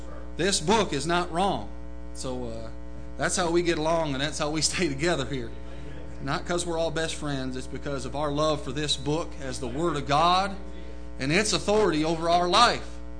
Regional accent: Manistique, Michigan, United States; born there; I was born on June 14th, 81, in a little town called Manistique, Michigan, way up there, almost to Canada.

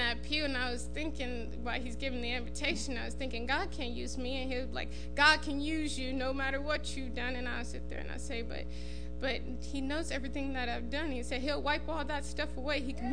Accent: Grand Rapids, Michigan, United States; now in Tennessee, United States; And like I mentioned before, I'm from Grand Rapids. I don't know if maybe it's just Grand Rapids, but they don't yell at you when they're preaching.

